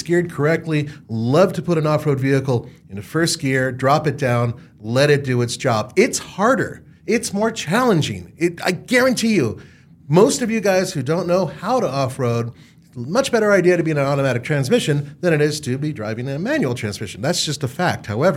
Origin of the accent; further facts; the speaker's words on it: Los Angeles, California, United States; Look, I grew up in Los Angeles. I've driven manuals through traffic for decades, and it does suck.